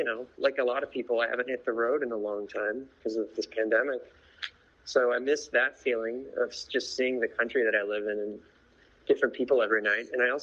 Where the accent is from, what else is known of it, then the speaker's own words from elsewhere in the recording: Orlando, Florida, United States; I'm in Orlando, Florida.